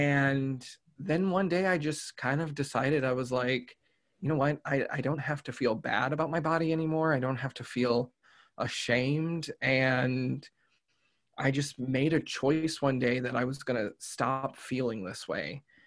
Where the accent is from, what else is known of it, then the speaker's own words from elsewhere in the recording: Texas, United States; I grew up in Texas, and that's currently where I'm back at.